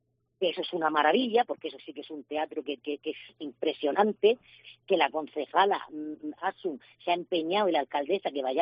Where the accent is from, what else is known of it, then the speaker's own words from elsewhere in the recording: Region of Murcia, Spain; que tú sabes que yo soy muy murciana